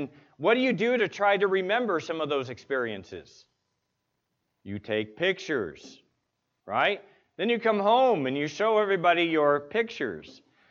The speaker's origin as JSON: {"language": "English", "country": "United States", "said": "I would talk too fast because I'm an American, and so I talk fast."}